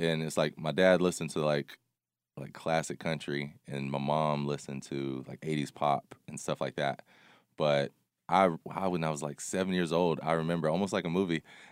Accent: Atlanta, Georgia, United States; I grew up downtown in Atlanta, and I was like, you know, a Mexican kid, you know, around mostly black people.

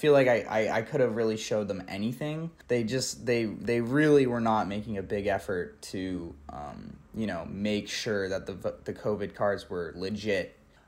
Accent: California, United States; I go to U of I, and I'm originally from California.

